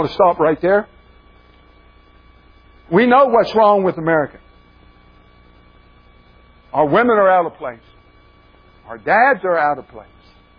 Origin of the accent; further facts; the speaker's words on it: South Carolina, United States; And down to South Carolina, my home state, down in Columbia